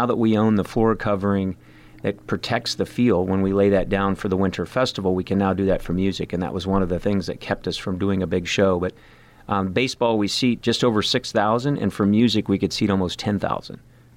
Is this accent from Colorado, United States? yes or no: yes; Colorado, United States; And that led me back to my home state, where our governor back in Colorado asked me to help start what became the USA Pro Challenge.